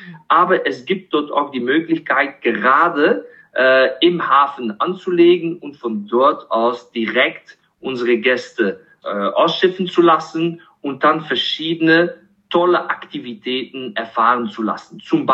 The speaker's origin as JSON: {"language": "German", "region": "Kinshasa", "country": "DR Congo", "tie": "born or raised there", "moved": "as an adult", "said": "weil ich aufgewachsen bin in Kinshasa, Zaire, was jetzt heutzutage als die Demokratische Republik Kongo bekannt ist. Aber ich habe von 1978 bis 1989 in Kinshasa gelebt."}